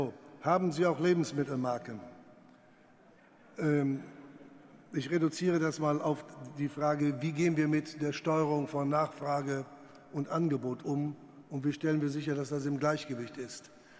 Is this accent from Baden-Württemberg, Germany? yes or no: no; Düsseldorf, North Rhine-Westphalia, Germany; Aber nichts gegen die Kölner, ne, sag ich als Düsseldorfer.